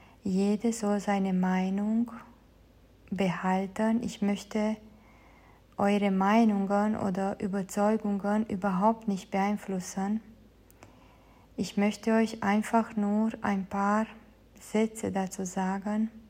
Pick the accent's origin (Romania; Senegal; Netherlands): Romania; German is a second language; now in Germany; Ich komme ursprünglich aus Rumänien, lebe aber seit über 20 Jahren in Deutschland